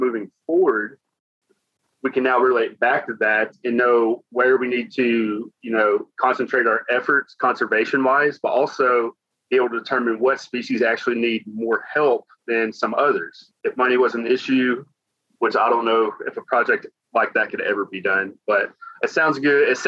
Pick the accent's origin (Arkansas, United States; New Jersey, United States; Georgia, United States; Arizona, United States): Arkansas, United States; And I would eventually love to retire here. One, because I'm in my home state.